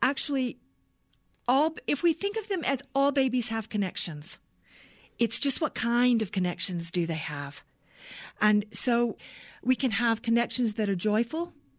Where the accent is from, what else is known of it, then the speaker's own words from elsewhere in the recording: United States; I am absolutely American. In fact, my family lives here in Albuquerque, in the Albuquerque area.